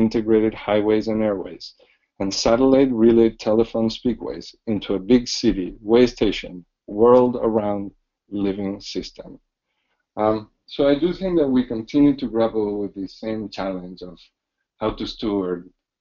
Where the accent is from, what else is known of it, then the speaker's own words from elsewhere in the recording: Ecuador; there was a very interesting economic debate in my home country of Ecuador